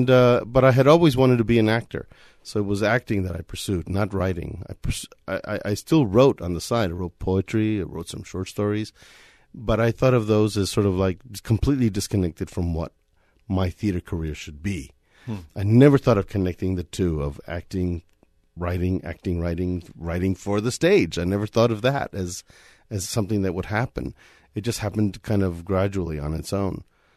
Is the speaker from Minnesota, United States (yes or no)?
no; El Paso, Texas, United States; I'm from El Paso, Texas. My parents came from Mexico, and I was born in El Paso.